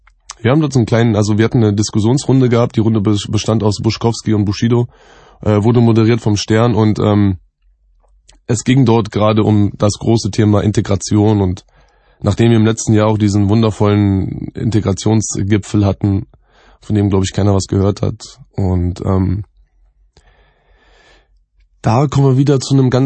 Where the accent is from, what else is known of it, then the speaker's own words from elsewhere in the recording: Germany; natürlich bin ich auch ein Deutscher mit Migrationshintergrund